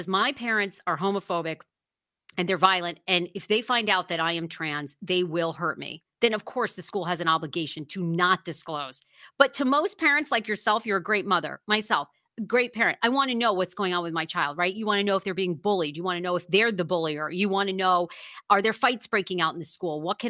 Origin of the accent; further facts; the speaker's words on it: Maine, United States; Well, I'm from Maine, and there is currently in Damariscotta, Maine, which is close to where my mother lives